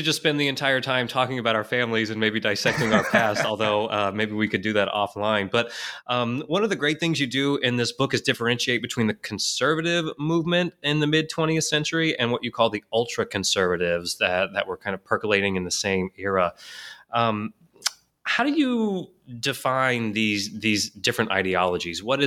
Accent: Houston, Texas, United States; I grew up in Houston and my parents were very much similar to yours

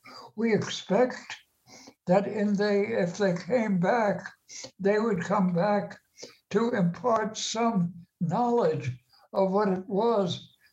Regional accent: Maplewood, New Jersey, United States; My family, my father's family, had a burial plot in a cemetery in West Orange, New Jersey. I grew up in Maplewood nearby.

